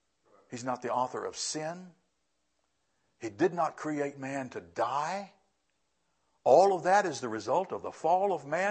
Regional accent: Lynchburg, Virginia, United States; born there; I was born in Lynchburg, Virginia, USA. I didn't choose that.

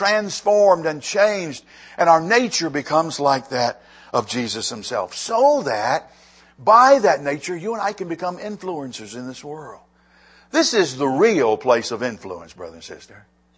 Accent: United States; You need to understand that I am grateful to be born and raised in the United States.

